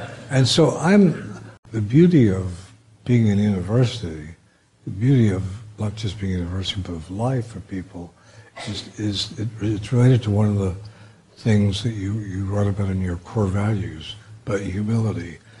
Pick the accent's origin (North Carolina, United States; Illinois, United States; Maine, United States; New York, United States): New York, United States; New York City; born there; I don't know about your parents, but I was born in the Bronx of working class parents.